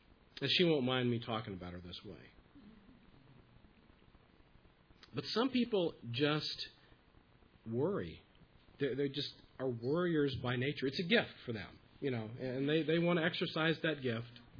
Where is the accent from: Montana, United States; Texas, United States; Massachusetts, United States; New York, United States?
Texas, United States; You know, growing up in Texas, I knew that the best place for the couch and the refrigerator was on the front porch.